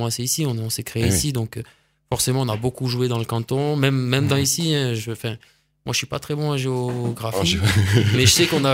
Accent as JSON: {"language": "French", "town": "Sainte-Foy-d'Aigrefeuille", "region": "Occitanie", "country": "France", "said": "nous on est du Lauragais plus, tu vois moi je viens de Sainte-Foy-des-Grefeuilles."}